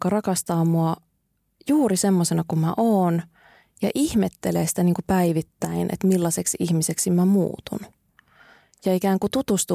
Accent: Kuusamo, North Ostrobothnia, Finland; Mä oon syntynyt Kuusamossa ja kasvanut isossa perheessä, jossa on ollut 6 lasta, äiti ja isä.

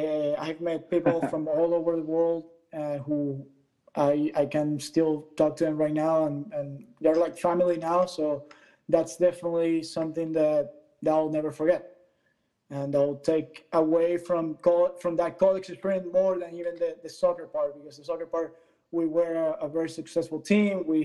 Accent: Venezuela; English is a second language; moved away as an adult; I came straight from Venezuela to the college setting, basically, and then from there I went to Sweden.

